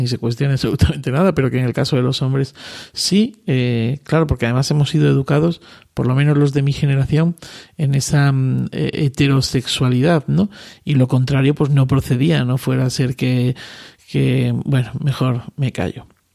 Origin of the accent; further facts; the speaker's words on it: Cáceres, Extremadura, Spain; yo que soy de Cáceres, estoy más cerca del Atlántico, que del Mediterráneo.